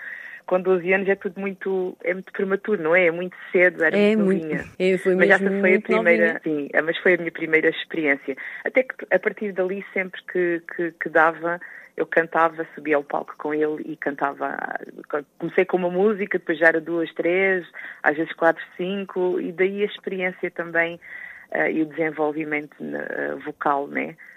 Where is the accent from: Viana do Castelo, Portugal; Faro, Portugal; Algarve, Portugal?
Faro, Portugal; Lagos; quando ingressei aqui na Banda Filarmónica da cidade de Lagos, que é de onde eu sou